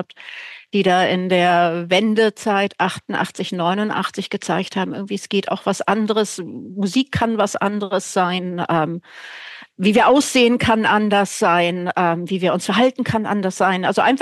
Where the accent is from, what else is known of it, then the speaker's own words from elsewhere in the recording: West Germany, Germany; also als Wessi hat es mich jetzt natürlich nicht so persönlich betroffen